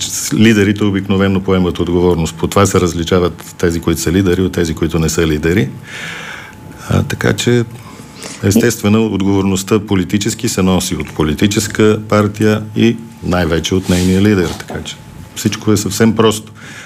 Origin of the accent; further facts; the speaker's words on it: Sofia, Sofia City, Bulgaria; Роден съм в София, 63-та година, завършил съм 35-то училище в София.